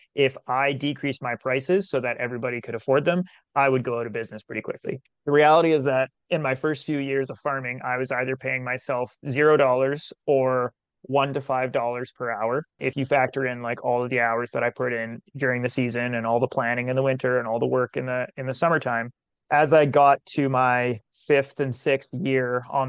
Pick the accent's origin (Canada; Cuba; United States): Canada; I just grew up in Canada and I'm a Canadian citizen, and I'm going to try and make it work here.